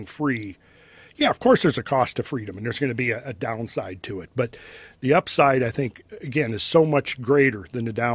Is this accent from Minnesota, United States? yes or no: yes; Minnesota, United States; Actually, I'm from Minnesota.